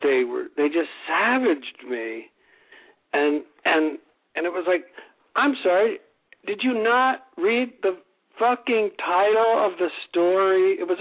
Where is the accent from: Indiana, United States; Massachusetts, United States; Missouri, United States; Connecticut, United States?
Indiana, United States; Wabash; born there; No, I was born in Indiana.